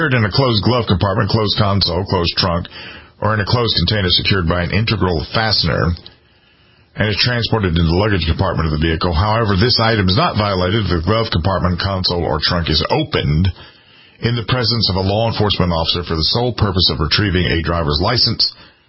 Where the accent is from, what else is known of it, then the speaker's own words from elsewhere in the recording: South Carolina, United States; Strange things going on in my home state. South Carolina is somewhat of an outlier.